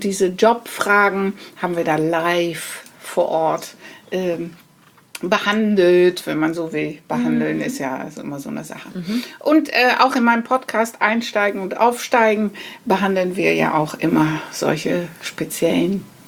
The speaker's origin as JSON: {"language": "German", "country": "Netherlands", "second_language": "German", "lives_now": "Hamburg, Germany", "said": "ich bin Holländerin. Das hat man vielleicht schon gehört."}